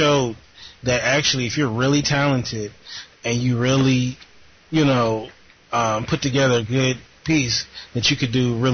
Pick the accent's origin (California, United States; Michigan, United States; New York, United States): California, United States; Long Beach; Californian, you know, LBC, you know, we gotta represent Cali.